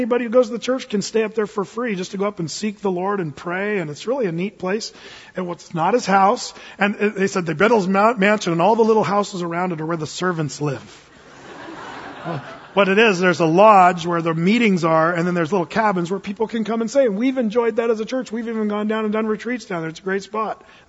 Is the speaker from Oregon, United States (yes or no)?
yes; Jacksonville, Oregon, United States; I said, well, I'm from Southern Oregon, Jacksonville, Applegate.